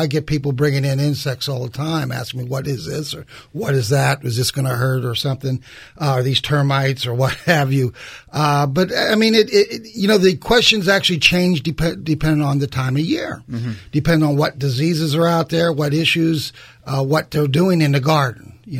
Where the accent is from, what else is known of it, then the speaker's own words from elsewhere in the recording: Pennsylvania, United States; also born or lived in South Florida; I'm from Pennsylvania, went to Penn State, familiar with the winters.